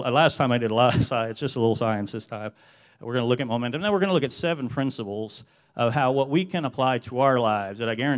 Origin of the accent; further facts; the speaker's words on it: New York, United States; Where are you from? I'm from New York.